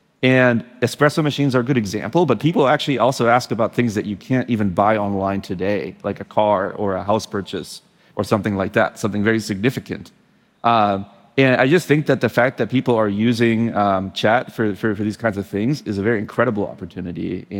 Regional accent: Germany; I am from Germany after all.

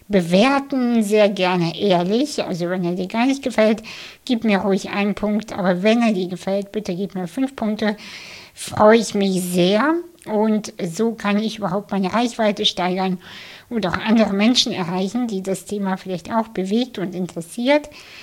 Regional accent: Hamburg, Germany; ich bin aus Hamburg

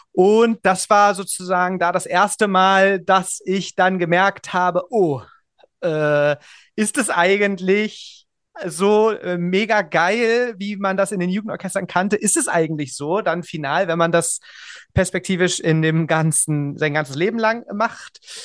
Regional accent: Germany; Ja, ich bin in Deutschland geboren und auch sozialisiert.

